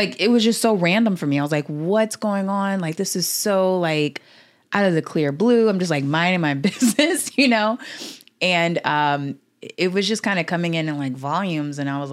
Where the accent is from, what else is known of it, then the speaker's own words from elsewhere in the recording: New Orleans, Louisiana, United States; And I'm from New Orleans, and so, you know, there's just so much that was going on